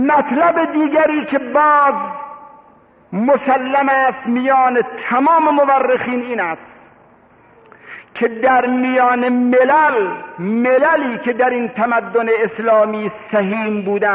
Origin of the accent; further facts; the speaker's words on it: Iran; نه این که ما چون ایرانی هستیم میخوایم از خودمون ستایش بکنیم